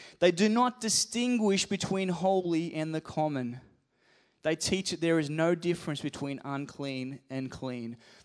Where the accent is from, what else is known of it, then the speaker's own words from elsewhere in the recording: Queensland, Australia; I'm a Queenslander. Which is great. I live in New South Wales, so I tell everyone I'm in New South Wales. I'm a missionary from Queensland and New South Wales.